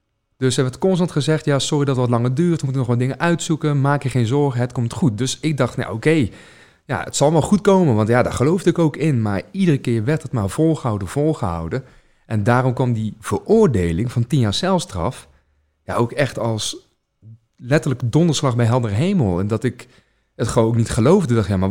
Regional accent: North Brabant, Netherlands; Ik heb gewoon een heel fijn, zorgeloos leven in het Brabantse land gehad, waar ik ben geboren en getogen.

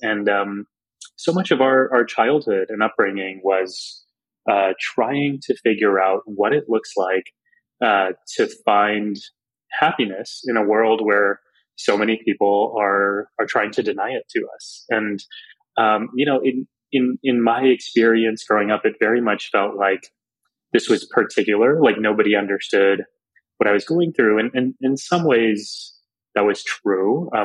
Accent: Texas, United States; my parents immigrated from northern India, the Punjab region, in the 70s to the United States.

